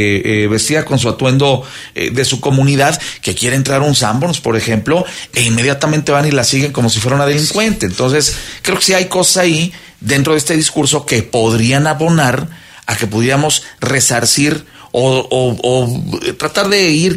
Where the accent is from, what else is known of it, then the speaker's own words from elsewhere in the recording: Aguascalientes, Mexico; Sabes que yo soy de Aguascalientes y allá la feria tiene diversos pabellones